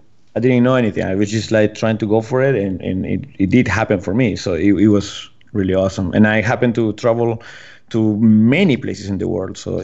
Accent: Peru; English is a second language; Well, I'm born and raised in Peru, so I was in Peru

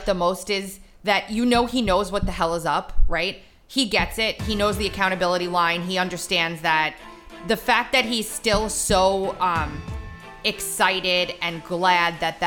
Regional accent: Long Island, New York, United States; now in South Carolina, United States; I'm a New York native too. I grew up on Long Island, but I came here to South Carolina.

